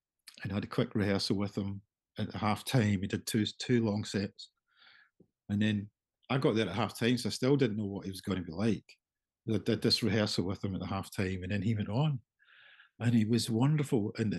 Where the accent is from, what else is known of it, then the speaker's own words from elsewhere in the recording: Irvine, Scotland, United Kingdom; one of the first gigs he did was in my hometown in Irvine on the west coast of Scotland.